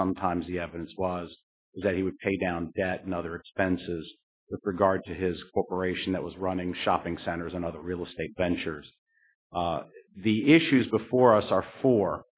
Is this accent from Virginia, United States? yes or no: yes; Norfolk, Virginia, United States; I'm from Norfolk, Virginia.